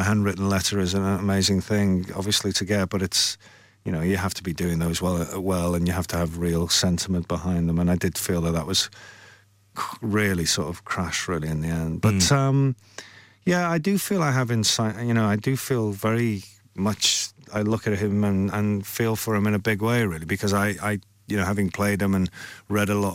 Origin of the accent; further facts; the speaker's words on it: Liverpool, North West England, United Kingdom; it's very much about growing up in Liverpool at that time.